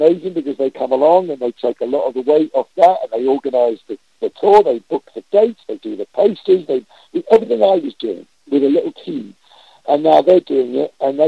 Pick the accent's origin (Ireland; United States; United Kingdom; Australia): United Kingdom; Eastleigh, South East England; also born or lived in Woking; So they moved down to the south coast, and I was brought up in Eastleigh, near Southampton.